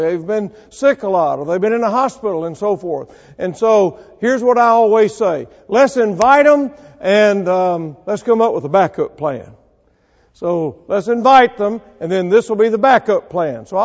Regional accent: Mississippi, United States; I'm from Mississippi.

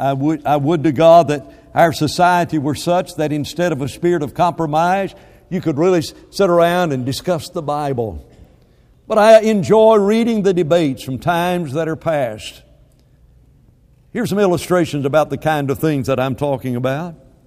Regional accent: Alabama, United States; I grew up in Alabama. They argue there a lot.

